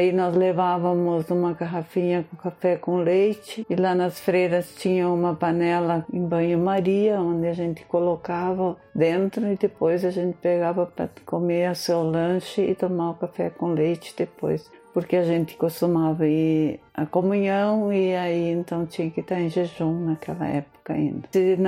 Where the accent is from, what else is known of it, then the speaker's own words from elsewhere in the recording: Campina das Missões, Rio Grande do Sul, Brazil; born there; nasci no interior, em Campina das Missões, na época era Vila Campina, 5º Distrito de Santa Rosa